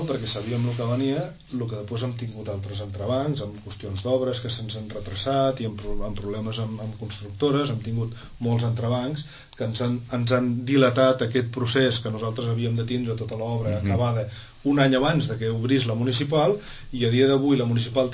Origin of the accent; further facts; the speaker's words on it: Barcelona, Catalonia, Spain; Soc del barri de Gràcia